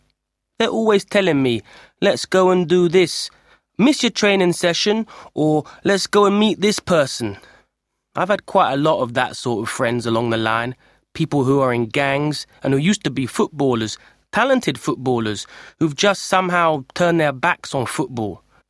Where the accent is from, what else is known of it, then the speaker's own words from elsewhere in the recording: England, United Kingdom; born there; I was born here in England, but my parents are from Nigeria.